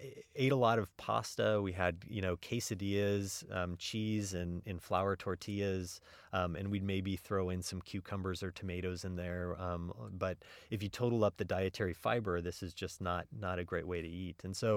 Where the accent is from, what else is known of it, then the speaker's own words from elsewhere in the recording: California, United States; I grew up in California and like to eat organic and you know, really like vegetables.